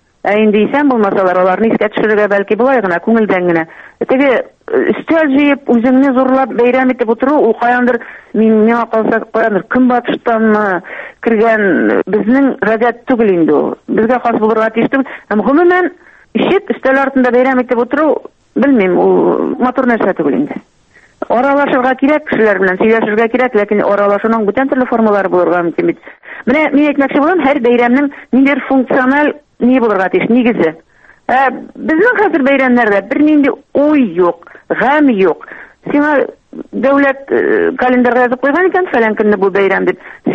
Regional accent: Bashkortostan, Russia; менә минем туган авылым Башкортстанда бит инде

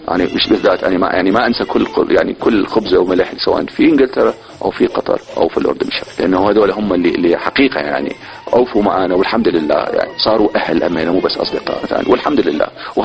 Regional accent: Iraq; احنا كعراقيين

